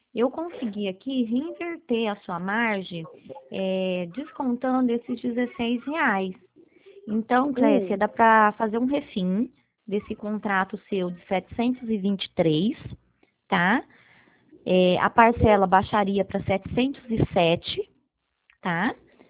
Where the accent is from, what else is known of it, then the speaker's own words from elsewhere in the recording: Teodoro Sampaio, São Paulo, Brazil; Eu sou de Teodoro Sampaio.